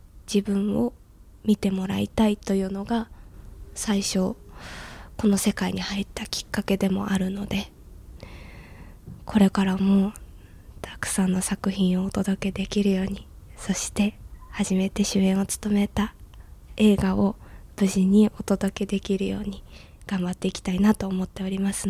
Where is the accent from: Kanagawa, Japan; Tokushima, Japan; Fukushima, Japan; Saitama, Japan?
Fukushima, Japan; Iwaki; now in Tokyo, Japan; 東京で暮らしている時間の方が長くなったはなったんですけれどもそれでも変わらない自分のふるさと自分が自分に戻れる場所というかこういわきに降り立っただけでなんかこうふーっと肩の力が抜ける瞬間があるんですよね。